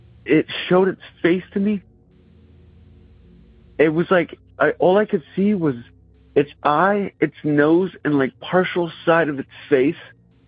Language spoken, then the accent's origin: English; Peekskill, New York, United States; I come from Peekskill, New York. You know, I lived in this house when we were kids